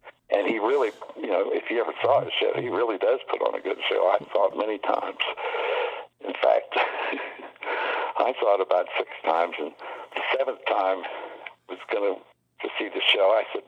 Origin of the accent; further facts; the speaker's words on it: the South, United States; I was from the South, and everybody thought I was stupid. And so I got away with a lot of stuff.